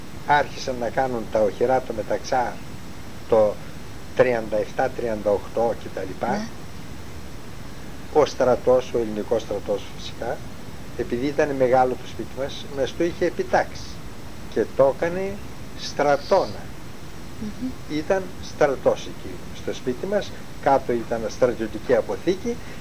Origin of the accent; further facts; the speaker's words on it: Ano Vrontou, Central Macedonia, Greece; Ο δρόμος μας ήταν εμάς από τη Βροντού, να ερχόμαστε από την Άνω Βροντού, να κατεβούμε στην πόλη των Σερών.